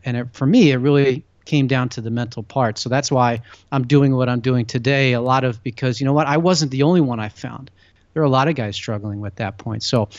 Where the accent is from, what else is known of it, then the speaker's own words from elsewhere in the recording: Pennsylvania, United States; And growing up outside of Philadelphia and in the Northeast, hockey, ice hockey, and you guys out in Chicago know this, it's a winter sport and it's pretty big.